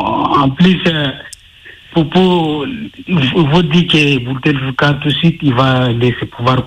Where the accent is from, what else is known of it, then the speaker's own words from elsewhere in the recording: Mali; Comment je suis voisin de l'Algérie, je suis Mali, Algérie, ça me concerne un peu.